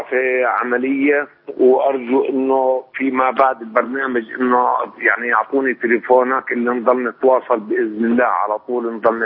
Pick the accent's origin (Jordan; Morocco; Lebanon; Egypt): Jordan; يعني يمكن شفتوا عندنا في الاردن مخيم الزعتري اخواننا السوريين